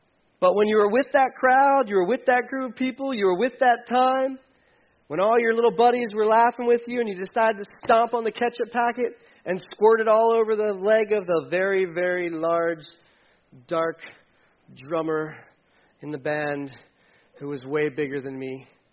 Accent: Delaware, United States; I did not grow up in Mifflin County. I grew up in Delaware, and or Delaware, as Art said it last week.

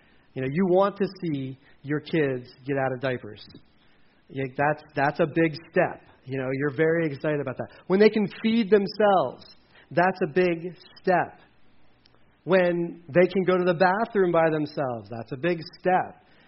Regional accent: Delaware, United States; Anyway, I grew up in Delaware, by the way.

